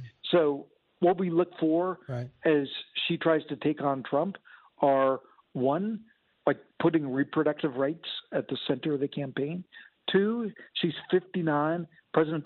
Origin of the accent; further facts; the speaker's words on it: California, United States; she was attorney general in my home state of California.